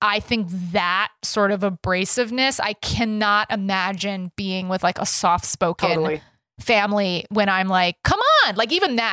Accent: Texas, United States; When I was growing up, because I grew up in Texas, my dad's from Texas, my mom's from New Jersey

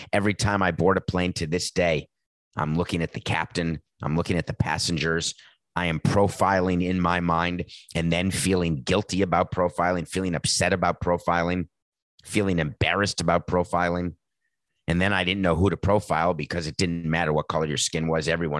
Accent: New York City, New York, United States; And I'm a New Yorker. I'd grown up there. And I lived there for 30 years.

